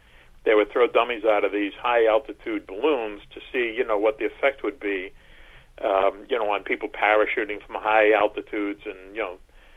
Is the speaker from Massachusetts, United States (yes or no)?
yes; Boston, Massachusetts, United States; I grew up in Boston and in the 50s